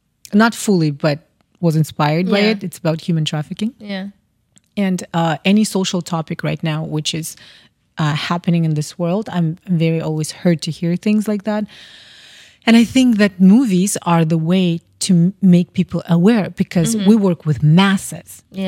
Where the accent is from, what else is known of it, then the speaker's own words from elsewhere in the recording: Kazakhstan; I'm from Kazakhstan.